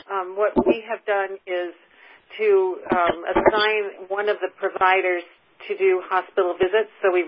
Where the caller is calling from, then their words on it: Seattle, Washington, United States; I'm calling from Seattle